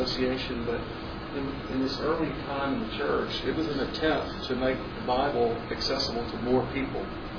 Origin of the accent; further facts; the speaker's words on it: Louisiana, United States; because we Baptist, and growing up in Louisiana, Catholics were predominant.